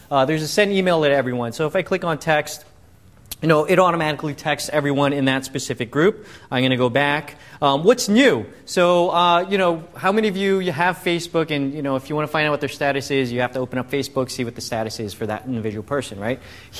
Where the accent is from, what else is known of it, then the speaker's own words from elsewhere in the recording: New York, United States; I'm from New York. Anyone from New York? Long Island represent?